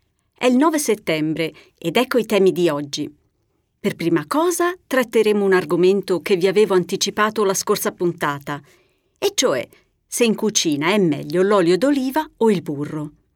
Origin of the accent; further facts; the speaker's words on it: Tuscany, Italy; Quindi per me, che vengo dalla Toscana, l'olio extravergine di oliva è il principe dei condimenti.